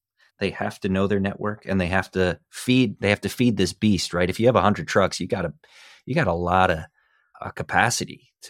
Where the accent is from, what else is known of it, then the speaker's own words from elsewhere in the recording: Pennsylvania, United States; I grew up a punk kid in rural Pennsylvania.